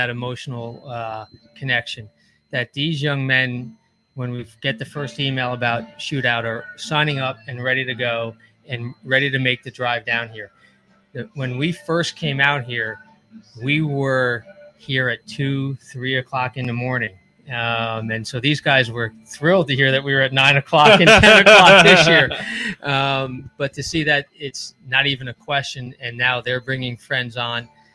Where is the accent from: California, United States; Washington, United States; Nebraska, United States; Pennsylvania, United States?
Pennsylvania, United States; Easton; I'm from Easton, Pennsylvania, which is the Lehigh Valley, about an hour northeast of here.